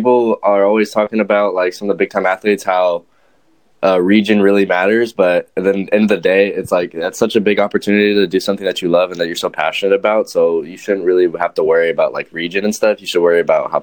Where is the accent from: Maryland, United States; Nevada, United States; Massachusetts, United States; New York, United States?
Nevada, United States; Las Vegas; I was born and raised in Vegas. I'm currently in Lompoc, California right now, living it up.